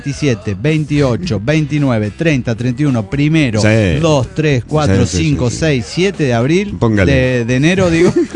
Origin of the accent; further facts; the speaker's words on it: Durango, Mexico; now in Fresnillo, Mexico; Bueno, yo soy de Durango y tengo que ir a ver a mis hijas los fines de semana, desde Fresnillo hasta Durango.